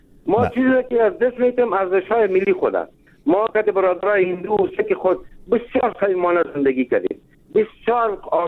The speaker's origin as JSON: {"language": "Persian", "country": "Afghanistan", "said": "خود ما تمام افغان هستیم"}